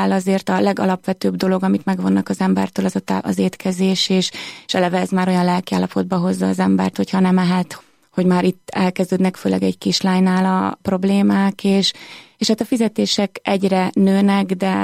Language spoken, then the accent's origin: Hungarian; Budapest, Hungary; also born or lived in Zemplén; Aztán 5 éves voltam, amikor egy kis faluból, egy kis zempléni faluból felköltöztünk Budapestre